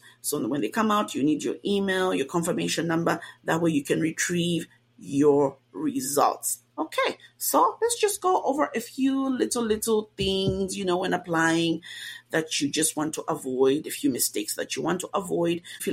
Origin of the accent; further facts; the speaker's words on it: Luanshya, Copperbelt, Zambia; born there; I was born in Luansha, so I would indicate Luansha, right?